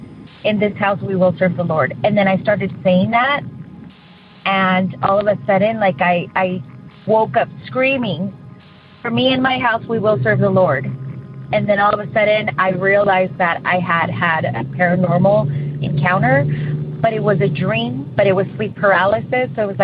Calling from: San Diego, California, United States; I'm from San Diego, and I love your show.

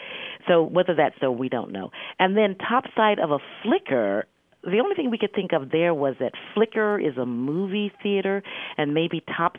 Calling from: Seattle, Washington, United States; I'm calling from Seattle, Washington.

